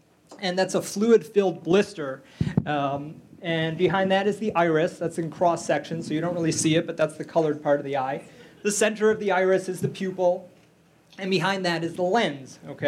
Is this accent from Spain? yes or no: no; Michigan, United States; A little background on me. I'm originally from Michigan. I went to University of Michigan undergrad.